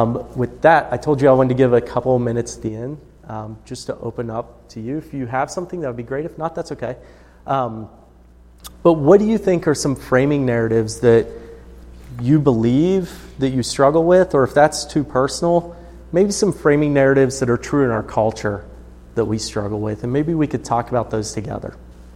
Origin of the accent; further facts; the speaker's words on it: United States; because we're American